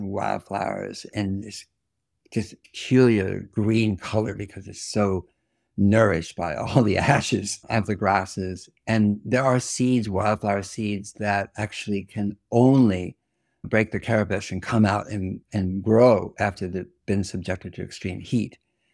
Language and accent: English; California, United States; I'm a Californian. I don't like the word fight, but yes, we fought. I was a firefighter. And in the Sierras when I was a lad.